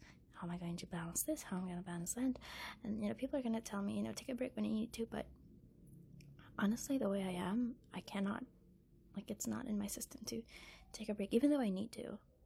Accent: Philippines; accent: Filipino; English is a second language; there's my Filipino accent showing.

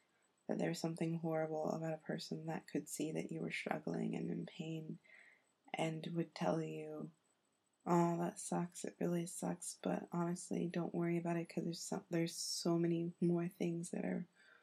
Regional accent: United States; I'm American, but I'm not in the States

